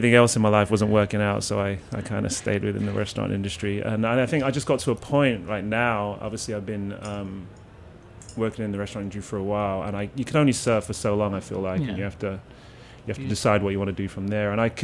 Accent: South East England, United Kingdom; now in -; I grew up in Oxfordshire.

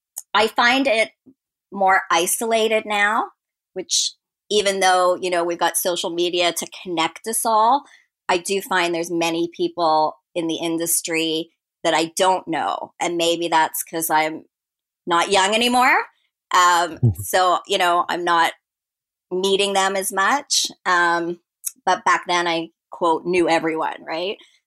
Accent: Toronto, Ontario, Canada; we're both from Toronto.

